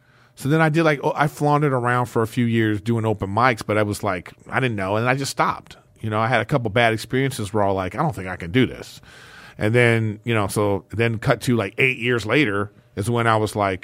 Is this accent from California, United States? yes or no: yes; Los Angeles, California, United States; Yeah, I grew up in LA.